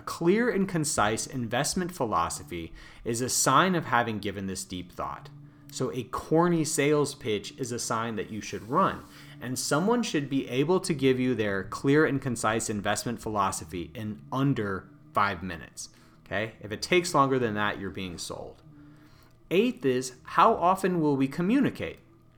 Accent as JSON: {"language": "English", "country": "United States", "lives_now": "Canada", "said": "So even though I'm living in Canada right now, I'm an American, and in this country, in my home country, there is still not a global fiduciary standard."}